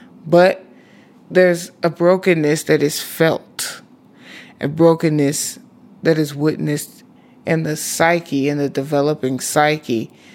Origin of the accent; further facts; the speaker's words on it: Kansas City, Missouri, United States; now in Seattle, United States; I'm from Kansas City, and I've been here in Seattle for about 13, 14 years.